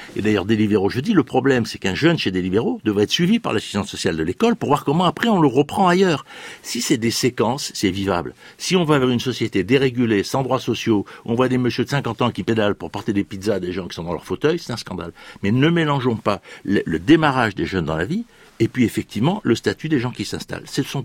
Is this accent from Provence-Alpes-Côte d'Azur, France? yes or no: yes; Marseille, Provence-Alpes-Côte d'Azur, France; Moi je suis marseillais, enfin j'habite à la campagne, mais je suis très marseillais, j'ai été élu à Marseille.